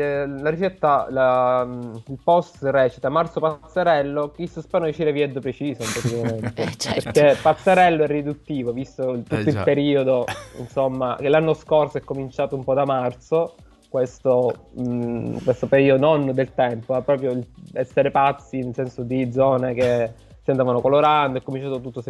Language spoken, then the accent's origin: Italian; Palermo, Sicily, Italy; a noi che siamo di Palermo città, spostarci dai comuni cambia ben poco